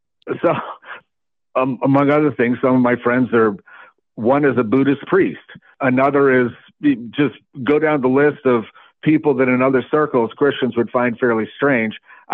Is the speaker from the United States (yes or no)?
yes; Montreat, North Carolina, United States; When we moved to this area, I was moving back to my hometown, Montreat, North Carolina, and we have a family of eight.